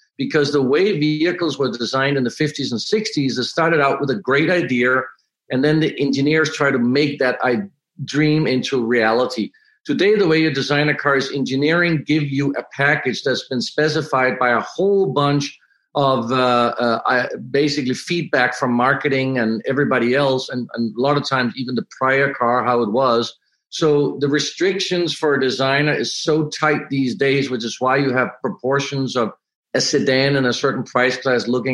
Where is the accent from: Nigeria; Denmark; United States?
Denmark; English is a second language; in Denmark, I grew up in Denmark. There was no car industry, no car designers.